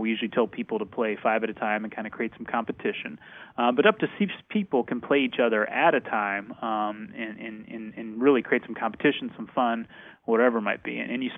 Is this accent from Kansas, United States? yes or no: yes; Manhattan, Kansas, United States; So I'm from Manhattan, Kansas